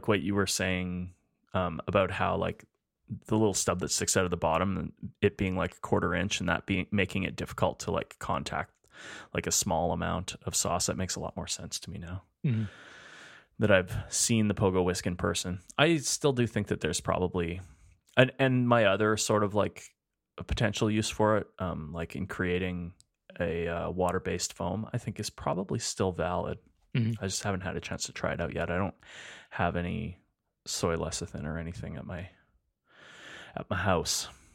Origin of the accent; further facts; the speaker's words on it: Edmonton, Alberta, Canada; We're two chefs from Edmonton, Alberta, Canada. We love food, and we love to talk about it.